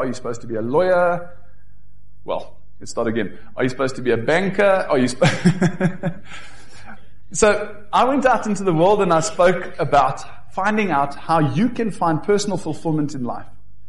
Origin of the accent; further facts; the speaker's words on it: Johannesburg, Gauteng, South Africa; born there; I was born in Johannesburg in 1975. I was born into a family of four, myself and my older sister, who now lives in Germany, and we were born into a devoted Christian family.